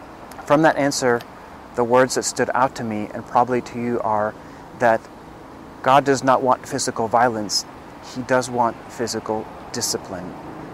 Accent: El Salvador; in my home country of El Salvador

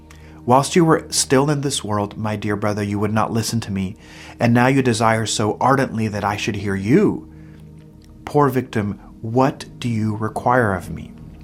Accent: El Salvador; now in United States; In my home country of El Salvador, they do have the custom of offering a novena of masses

